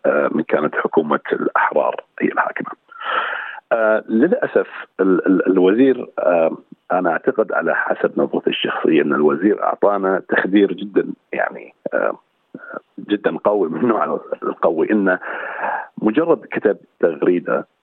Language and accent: Arabic; Kuwait; moved away as an adult; now in Australia; وصلت عن طريق البحر، و جيت طبعا من الكويت لأني أنا شخص في الكويت كستيتلس، لا أحمل أي جنسية